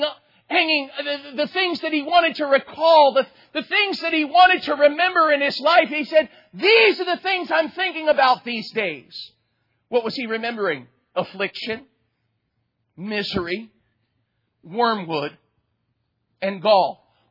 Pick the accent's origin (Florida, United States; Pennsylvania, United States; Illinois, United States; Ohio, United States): Florida, United States; I was growing up in South Florida at the time. And I guess I was about 10 or 11.